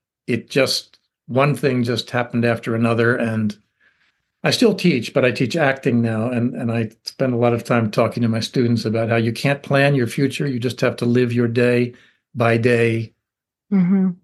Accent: Washington, District of Columbia, United States; So I was in my hometown of Washington, D.C., and I started doing plays in little theaters.

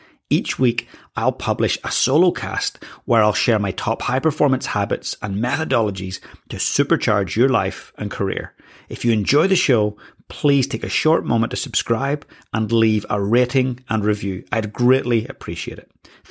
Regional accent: Northern Ireland, United Kingdom; growing up in Northern Ireland, I was a young, very passionate boy.

